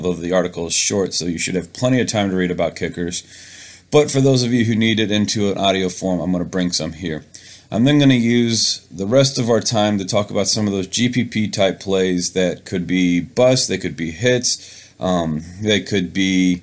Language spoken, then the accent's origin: English; St. Louis, Missouri, United States; I am from St. Louis, so I have a hard time not saying St. Louis Rams.